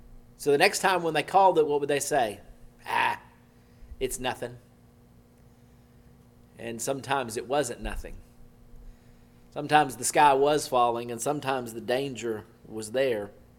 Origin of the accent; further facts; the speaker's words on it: Oklahoma, United States; I grew up in Southwest Oklahoma. I always told people we were the 10 pin of Tornado Alley.